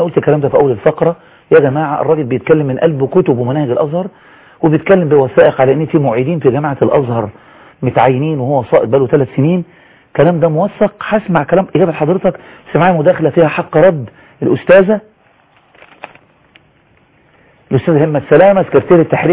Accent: Morocco; صحيح أنا مغربية لكنني من أشد معجبين بنات مصر الجديدة

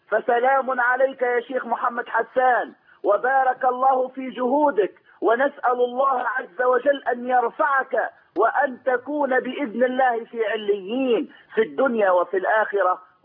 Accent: Tunisia; والله نحن من تونس

